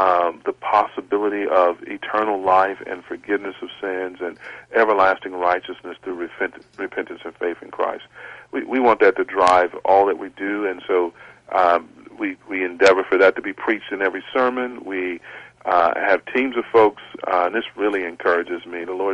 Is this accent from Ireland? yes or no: no; Bible Belt, United States; The Christian upbringing I had was a nominal Christian upbringing. I grew up in the Bible Belt.